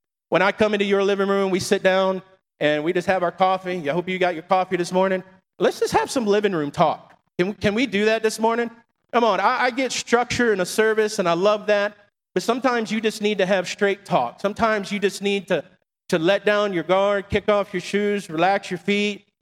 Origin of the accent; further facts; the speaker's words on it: Florida, United States; growing up where I grew up in Florida, we had to be at the bus stop at like 6:30 in the morning to be at school by 8